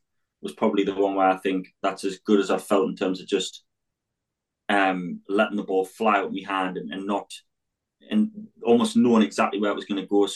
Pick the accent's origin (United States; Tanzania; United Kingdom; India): United Kingdom; England; even as an English player, I know how it affects me